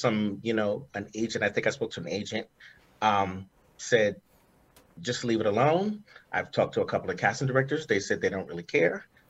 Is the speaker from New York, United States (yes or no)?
yes; New York, United States; Yeah, I'm born and raised in New York.